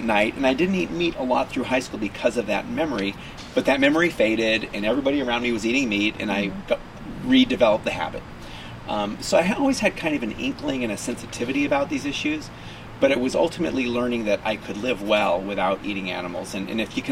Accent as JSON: {"language": "English", "town": "Hollywood", "region": "California", "country": "United States", "tie": "born or raised there", "said": "Well, I grew up actually in Hollywood, California, mm-hmm. and my parents sent me to Catholic schools."}